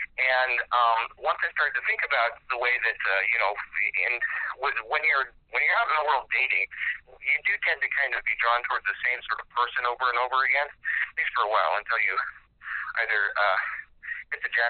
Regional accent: Sitka, Alaska, United States; But with that being said, yeah, Alaska's, growing up in Sitka

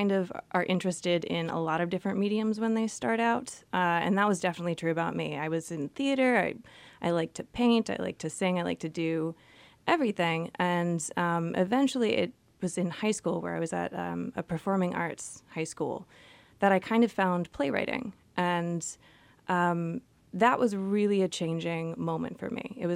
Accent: Houston, Texas, United States; Moved around quite a bit when I was younger, but for the most part, I call Houston, Texas home. My family is still there, and I think that was the most shaping place for me.

